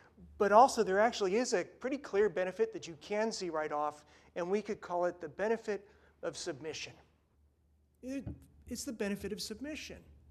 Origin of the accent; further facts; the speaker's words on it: California, United States; You know, I'm a Californian.